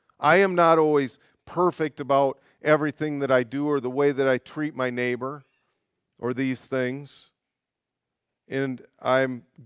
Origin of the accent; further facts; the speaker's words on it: Michigan, United States; moved away; whenever somebody finds out that I'm from the U.S., like I grew up in Michigan, the first thing they seem compelled to say to me is something along the lines of, "You didn't vote for Trump, did you?"